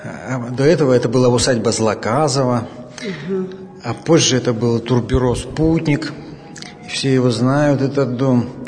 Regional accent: Yekaterinburg, Sverdlovsk Oblast, Russia; я сам екатеринбуржец. Я привязан к этой географии, ну и биографически я привязан к этим старым улицам, к домам.

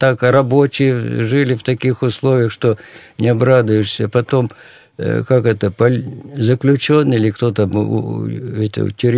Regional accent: Nizhny Tagil, Sverdlovsk Oblast, Russia; Я приехал спасать в родной город, Нижнетагильское музыкальное училище.

